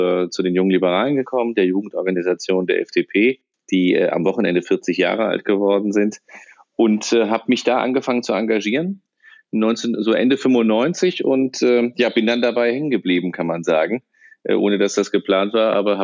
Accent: Hesse, Germany; born there; Ich komme aus gebürtig sozusagen aus Nordhessen

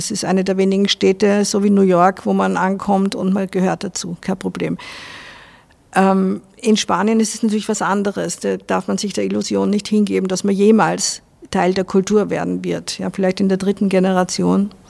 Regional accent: Vienna, Austria; now in Salzburg, Austria; Ich bin halt in Wien aufgewachsen. Manchmal, ich war aber so lang weg aus Wien, dass ich auch nicht sicher bin, ob Wien wieder die Heimat werden würde, weil es sich doch wahnsinnig verändert hat.

